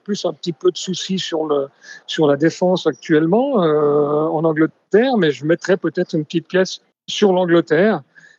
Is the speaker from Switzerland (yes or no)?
yes; Geneva, Switzerland; en tant que Genevois, je ne peux pas occulter la France